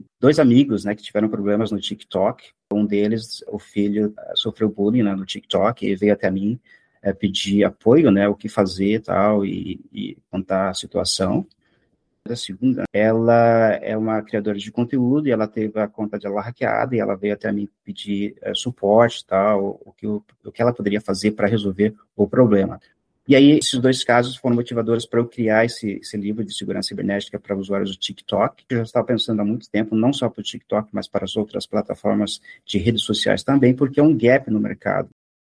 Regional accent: Morretes, Paraná, Brazil; also born or lived in Curitiba; Eu sou, na verdade, de uma cidade muito pequena chamada Morretes, tá? Mas eu trabalhei muito tempo e morei em Curitiba.

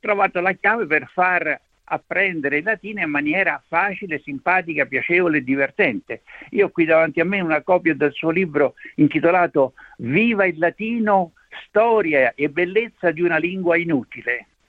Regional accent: Rome, Lazio, Italy; now in Australia; essendo anche romano, avendo fatto la guardia palatina in Vaticano

